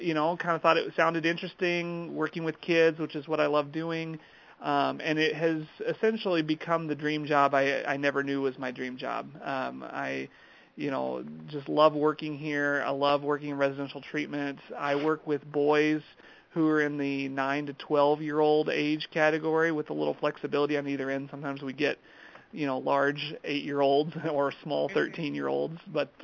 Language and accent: English; Abilene, Texas, United States; now in Duluth, United States; I'm originally from West Texas, a little town called Abilene, and I graduated my undergraduate and my first master's degree down there.